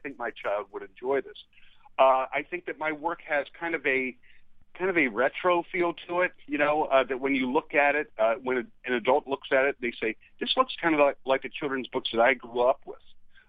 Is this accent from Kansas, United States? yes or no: no; Los Angeles, California, United States; I think about me being a little five-year-old kid growing up in Los Angeles in the 60s.